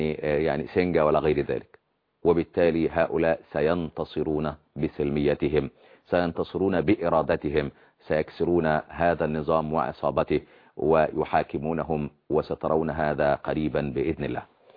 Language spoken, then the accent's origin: Arabic; Egypt; حتى عصا نبوت بالصعيد زي ما بيقال عندنا في مصر